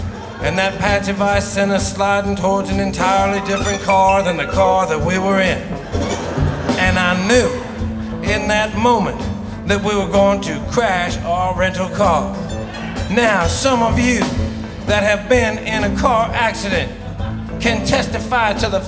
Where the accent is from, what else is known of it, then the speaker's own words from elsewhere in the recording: Oregon, United States; And being from Oregon, I hadn't really driven in a l